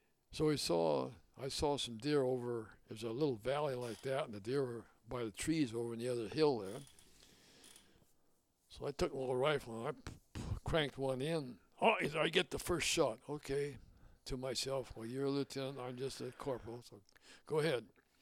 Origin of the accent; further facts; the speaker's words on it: Inglewood, California, United States; we're from Inglewood. I'm Inglewood.